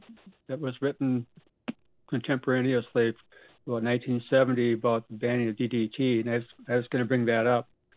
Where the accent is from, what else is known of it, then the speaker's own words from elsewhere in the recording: Rice Lake, Wisconsin, United States; now in Chippewa Falls, United States; I grew up in Rice Lake, Wisconsin. I live in Chippewa Falls, and I heard about the books.